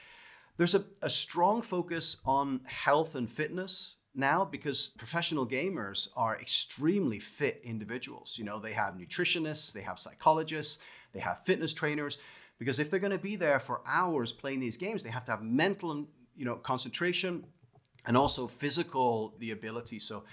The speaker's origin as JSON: {"language": "English", "country": "Canada", "said": "I'm Canadian, so ice hockey is a big thing for me."}